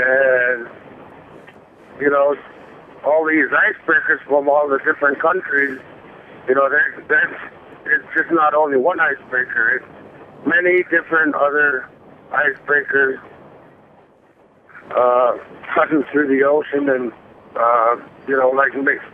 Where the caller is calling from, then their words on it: Barrow, Alaska, United States; I'm from Barrow, Alaska.